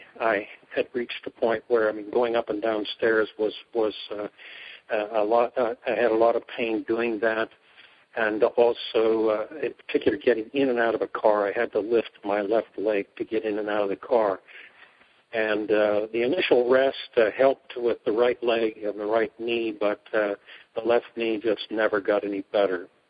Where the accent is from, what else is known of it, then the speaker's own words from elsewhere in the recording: Pennsylvania, United States; now in Council Bluffs, United States; I'm retired, and I'm originally from Pennsylvania. But most recently, well, actually 2 years ago, my wife and I retired here in Iowa, Council Bluffs area, near our daughter and her family.